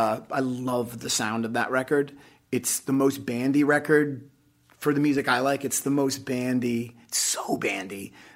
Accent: New England, United States; Because we're being from New England, you suck it up and keep going.

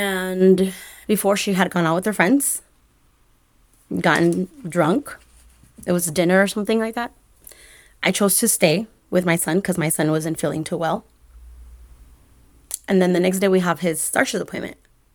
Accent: California, United States; I grew up in Coachella Valley, so I've been going to Coachella for a long time.

